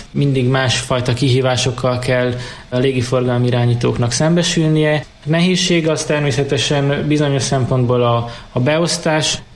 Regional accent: Debrecen, Hajdú-Bihar, Hungary; ezért én ugye debreceni vagyok, középiskolát itt végeztem

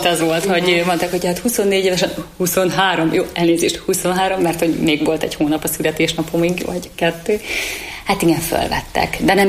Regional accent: Szeghalom, Békés, Hungary; a magyar tanárok ott Szeghalmon, ahol én születtem

